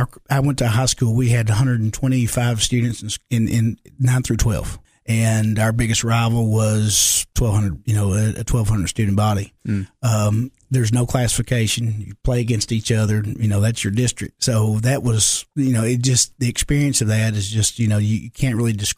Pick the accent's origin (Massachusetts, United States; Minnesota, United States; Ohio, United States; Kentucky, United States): Kentucky, United States; But growing up in Kentucky, if you're able to knock off one of those big schools, that's pretty impressive.